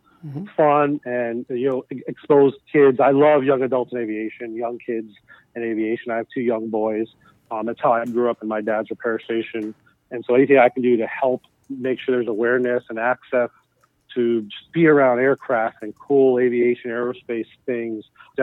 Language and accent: English; Miami, Florida, United States; I grew up in South Florida and Miami, so naturally I never heard the word diversity until I moved out of that area